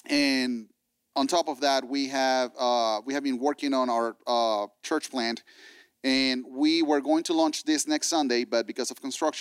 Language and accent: English; Venezuela; English is a second language; moved away as an adult; now in Valdosta, United States; We are from Venezuela. And we live in Valdosta.